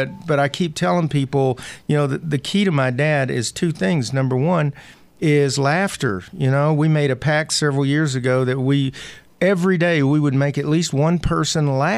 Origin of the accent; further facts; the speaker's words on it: the South, United States; accent: Southern; Sorry, my southern accent.